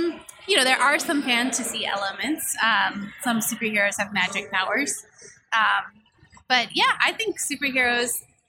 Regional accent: Cleveland, Ohio, United States; I'm from Cleveland, so semi-local.

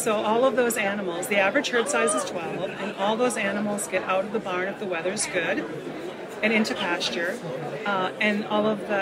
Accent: Green Bay, Wisconsin, United States; So I grew up in Green Bay, Wisconsin

